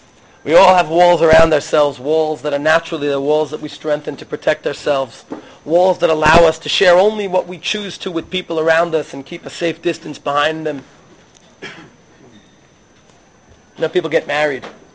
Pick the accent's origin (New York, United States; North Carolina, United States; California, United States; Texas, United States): New York, United States; Brooklyn; I grew up in Brooklyn, a little distance from the Lubavitcher Rebbe.